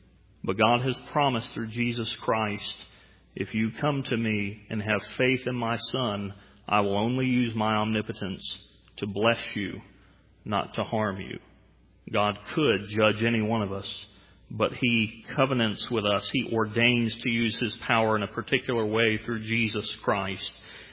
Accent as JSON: {"language": "English", "region": "the South", "country": "United States", "said": "I'm from the South. That would be very rude to say something like that."}